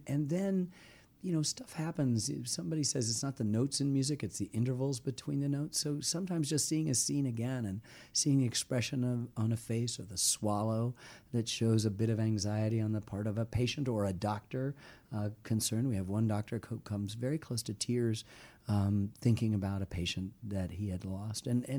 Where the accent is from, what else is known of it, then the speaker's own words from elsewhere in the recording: Ann Arbor, Michigan, United States; I grew up in the Midwest too, in Michigan.